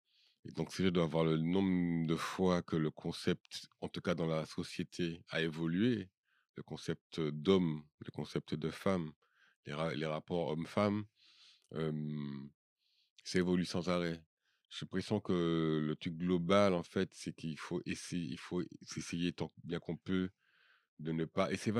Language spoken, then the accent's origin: French; Paris, Île-de-France, France; J'ai voyagé, j'ai grandi à Paris